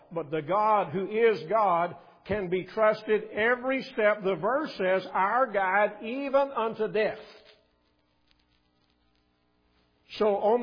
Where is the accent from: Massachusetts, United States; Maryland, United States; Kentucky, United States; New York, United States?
Kentucky, United States; Betty and I grew up down in West Kentucky. We were high school sweethearts.